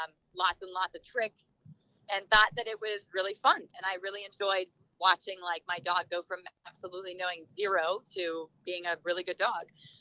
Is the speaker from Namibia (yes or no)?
no; Canada; now in United States; I'm a dog trainer. I now live in California. I'm originally from Canada.